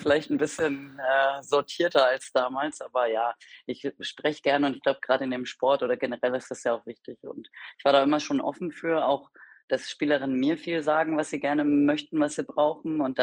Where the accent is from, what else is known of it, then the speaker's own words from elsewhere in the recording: Emlichheim, Lower Saxony, Germany; born there; Ja, ich komme gebürtig aus Emlichheim